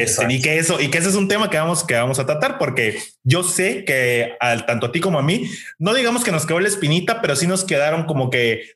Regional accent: Mexico; nos define muchísimo lo como mexicanos nuestra comida.

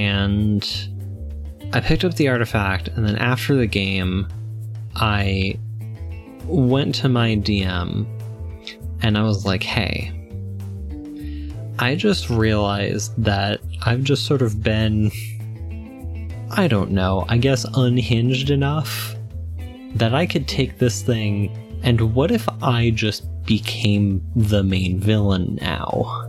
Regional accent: Virginia, United States; I use he, they, and I'm from Virginia.

